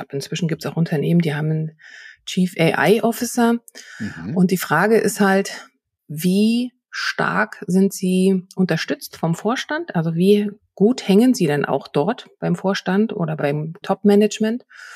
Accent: Berlin, Germany; Ich komme aus Berlin, weißt du? In Berlin sind wir das gewohnt.

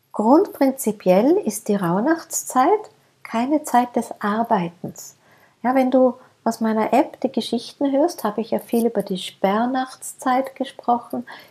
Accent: Austria; Losen heißt bei uns in Österreich hinhören, lauschen, wahrnehmen.

